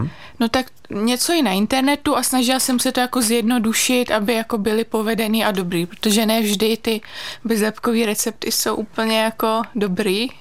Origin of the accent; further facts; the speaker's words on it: Pardubice Region, Czechia; No tak já pocházím z Chrudimska, takže to byla jasná volba